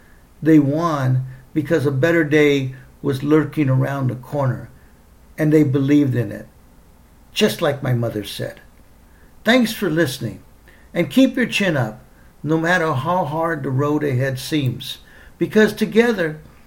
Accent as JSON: {"language": "English", "town": "San Diego", "region": "California", "country": "United States", "tie": "born or raised there", "said": "We grew up in Southeast San Diego, where crushed dreams were often the effect of poverty on education, community, and family."}